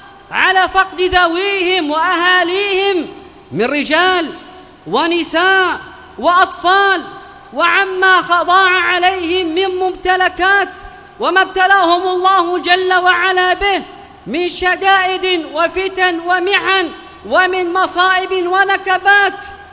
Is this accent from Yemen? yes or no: yes; Yemen; بلادنا اليمن